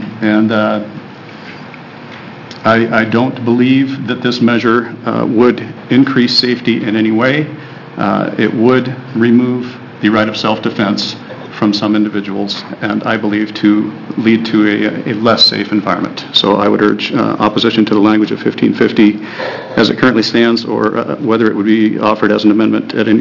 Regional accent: Tigard, Oregon, United States; from Tigard, Oregon.

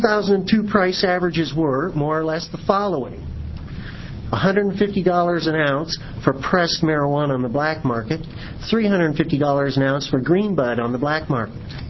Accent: Glide, Oregon, United States; I come from Glide, Oregon.

